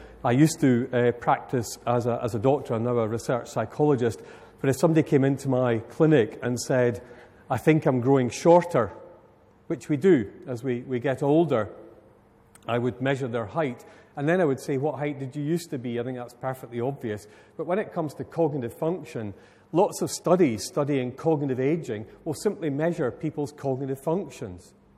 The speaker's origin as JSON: {"language": "English", "town": "Carluke", "region": "Scotland", "country": "United Kingdom", "tie": "born or raised there", "said": "It's from my hometown of Carluke, from the Roman Catholic School."}